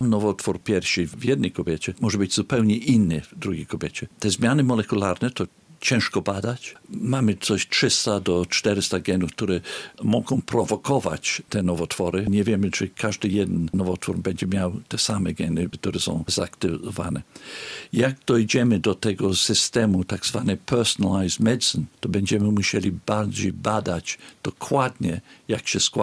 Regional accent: Wales, United Kingdom; bo ja jestem urodzony w Walii. Trzeba zrozumieć, Walijczyk. Że Wielkiej Brytanii to Walia jest zupełnie innym krajem.

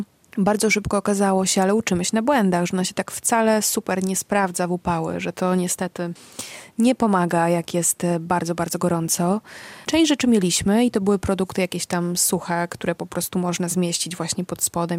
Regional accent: Słupsk, Pomeranian Voivodeship, Poland; Ja jestem z nadmorza, bo ja jestem ze Słupska, w związku z czym ja wychowałam się nad polskim morzem.

